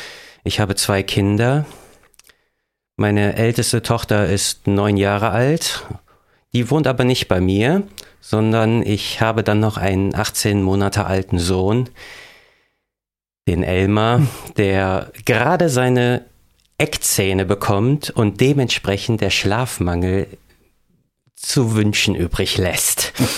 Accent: Dollendorf, North Rhine-Westphalia, Germany; also born or lived in Bad Honnef; 1984 bin ich geboren in Bad Honnef und wohne von Geburt an in Dollendorf.

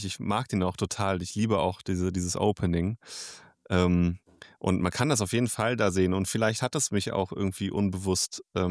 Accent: Berlin, Germany; also born or lived in North Yorkshire, United Kingdom; also in North Yorkshire, beziehungsweise ich bin ja in Berlin aufgewachsen, ich war viel in Yorkshire und einfach durch meinen Vater und meine Familie

